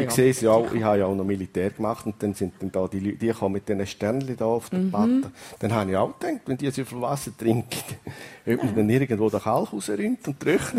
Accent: Gams, St. Gallen, Switzerland; Ich bin am Gamserberg aufgewachsen.

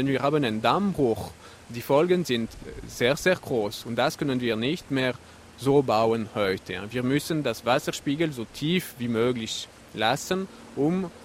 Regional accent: Valais, Switzerland; Und jetzt als Walliser Ingenieur können wir sagen

